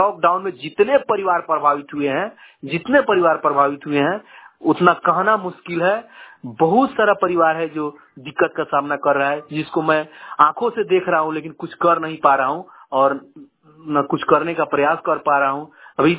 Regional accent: Badharwa Kala Purvi, India; मैं बढ़ारवा कला पूर्वी के रहने वाला हूँ।

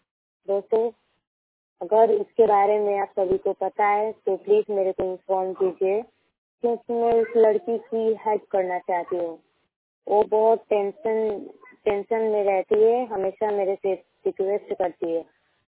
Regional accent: Ballia, Uttar Pradesh, India; मैं बलिया जिला की रहने वाली हूँ, यूपी में रहती हूँ।

